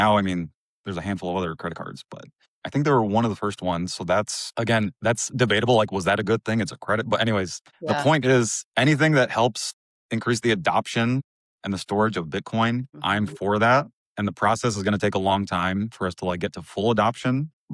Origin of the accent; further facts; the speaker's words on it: Chicago, Illinois, United States; Born and raised in Chicago.